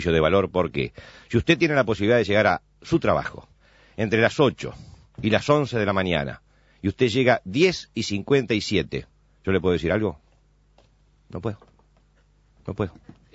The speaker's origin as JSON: {"language": "Spanish", "country": "Uruguay", "said": "porque también somos muy uruguayos"}